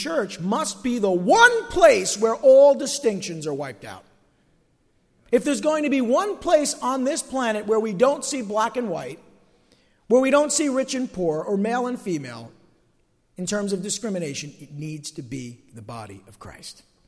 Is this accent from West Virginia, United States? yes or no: no; East Rutherford, New Jersey, United States; I had grown up over here in East Rutherford and was born in Passaic in Beth Israel Hospital, and I grew up over in East Rutherford, and it was an Italian neighborhood